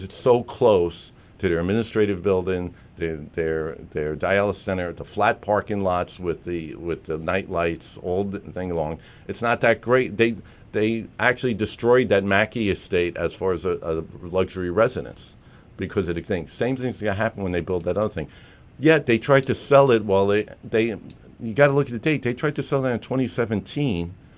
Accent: Queens, New York, United States; I'm not Jewish, but I'm from Queens originally.

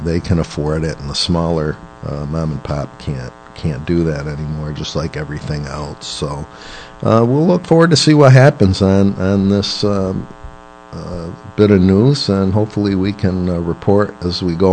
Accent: Gloversville, New York, United States; I grew up in Gloversville, and we had two beautiful amusement parks, one in Kroger Lake and one in Pine Lake.

